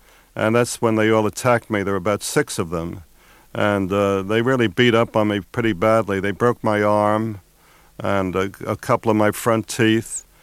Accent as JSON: {"language": "English", "town": "Bronx", "region": "New York", "country": "United States", "tie": "born or raised there"}